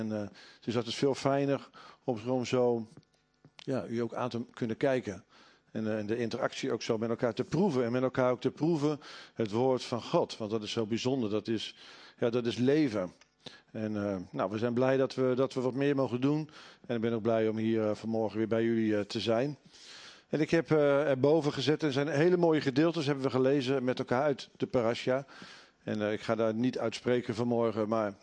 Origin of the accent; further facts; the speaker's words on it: Dordrecht, South Holland, Netherlands; Nou kom ik zelf gelukkig niet uit Nieuw Lekkerland, maar uit Dordrecht.